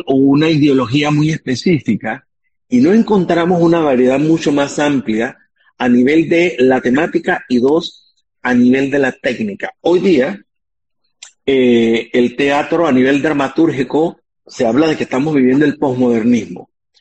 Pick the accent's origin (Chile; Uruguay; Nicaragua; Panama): Panama; Nuestro teatro mayormente es un teatro de comedia, lo cual dice mucho de nuestra idiosincrasia. Nosotros somos un país con un humor muy particul